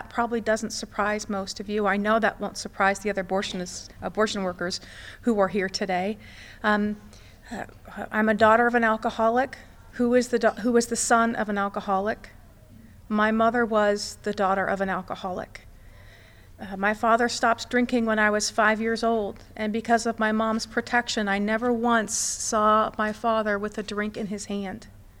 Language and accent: English; Indiana, United States; now in Columbus, United States; I grew up in Indiana, but she was, funny enough, she was a Buckeye fan. When I moved to Columbus, she was very, very happy.